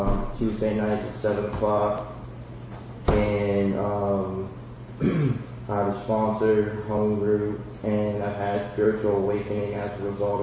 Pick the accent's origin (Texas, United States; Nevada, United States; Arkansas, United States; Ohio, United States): Ohio, United States; Akron; also born or lived in Warren, Ohio / Pittsburgh, Pennsylvania; I'm originally from Ohio, Akron, Ohio, and I got clean in Warren, Niles area, which is outside of Youngstown, and I moved to Pittsburgh